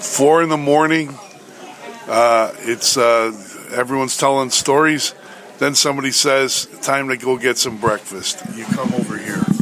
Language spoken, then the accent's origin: English; United States; I'm Greek American, so I got fired from my dad about, I don't know, 3 or 4 times